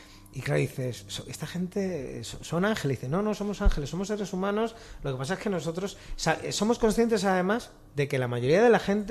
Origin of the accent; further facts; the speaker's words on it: Madrid, Community of Madrid, Spain; Yo soy de Tetuán.